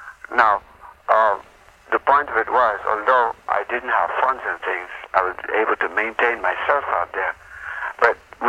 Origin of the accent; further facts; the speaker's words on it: Ethiopia; Ethiopia.